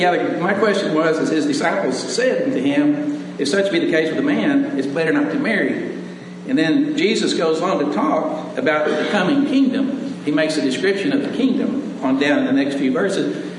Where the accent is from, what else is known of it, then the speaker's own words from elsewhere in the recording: Allen, Texas, United States; from Allen, Texas.